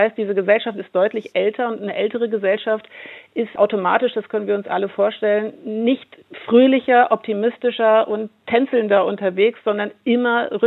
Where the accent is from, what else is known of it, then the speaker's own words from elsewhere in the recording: eastern Germany, Germany; ich komme von hier, ich komme aus dem Osten